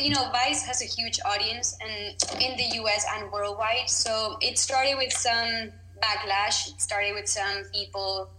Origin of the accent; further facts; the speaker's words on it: Spain; I grew up in Spain, and I always knew I wanted to be a journalist.